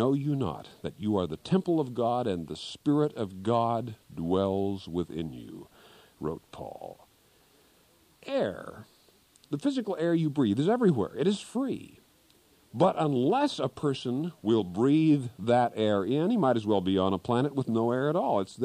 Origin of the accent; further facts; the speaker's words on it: Kansas, United States; There was an old farmer back in Kansas, my home state.